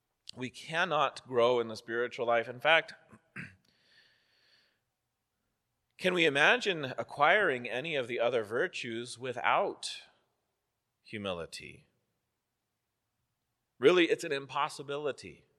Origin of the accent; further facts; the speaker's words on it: Colorado, United States; There was a family that came to our church growing up in Colorado